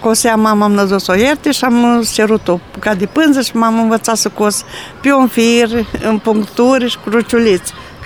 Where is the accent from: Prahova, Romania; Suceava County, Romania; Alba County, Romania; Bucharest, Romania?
Suceava County, Romania; Mănăstirea Humorului; am 65 de ani, sunt din comuna Mănăstirea Hmoloi, județ Suceava, și vin la târg aici de 23 de ani.